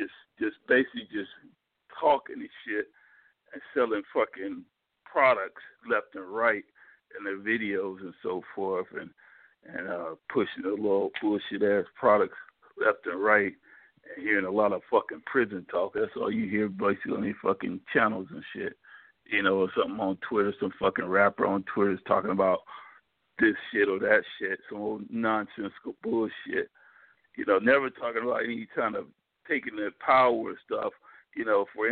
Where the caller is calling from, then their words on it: Las Vegas, Nevada, United States; from Las Vegas.